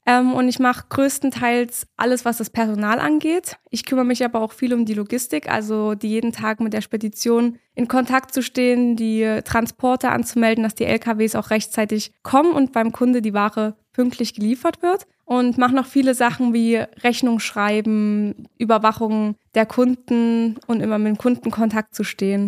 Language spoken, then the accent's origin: German; Gera, Thuringia, Germany; ich bin schon in Gera geboren, also ich bin schon immer hier, bin hier im Kindergarten zur Grundschule gegangen und war dann auch hier am Liebe-Gymnasium. Also schon immer in Gera und auch sehr glücklich hier